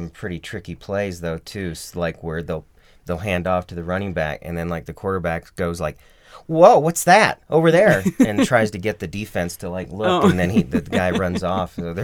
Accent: Milwaukee, Wisconsin, United States; born there; Now, I was born in Milwaukee, and my earliest memories are, you know, at home were my dad having, like, my grandpa and people over

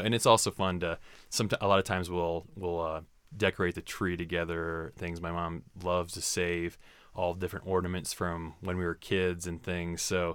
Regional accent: Ohio, United States; I'm originally from Ohio, and so Christmas is one of the few times a year that I get to go home, maybe with family.

